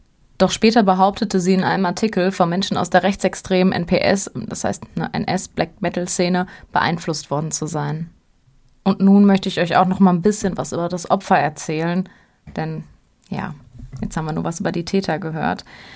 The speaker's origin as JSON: {"language": "German", "town": "Recklinghausen", "region": "North Rhine-Westphalia", "country": "Germany", "tie": "born or raised there", "said": "Alles so irgendwie im Kreis Recklinghausen. Ich finde das gruselig, weil das ist im Ursprung meine Heimat, liebe Leute."}